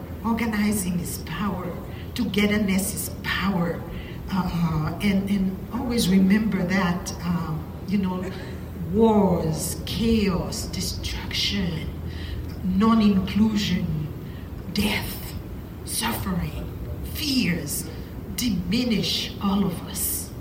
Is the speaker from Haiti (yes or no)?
yes; Haiti; now in United States; I am originally from Haiti.